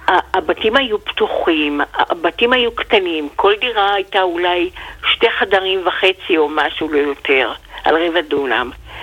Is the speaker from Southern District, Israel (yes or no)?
no; Ramat Gan, Tel Aviv District, Israel; also born or lived in Jerusalem; now in Bnei Brak, Israel; אני ילידת ירושלים, אבל גרתי מילדות משנת 1949 ברמת גן.